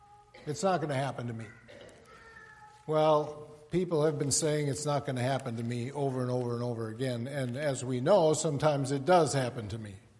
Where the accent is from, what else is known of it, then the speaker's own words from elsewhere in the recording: Minot, North Dakota, United States; As most of you know by now, I grew up in Minot, North Dakota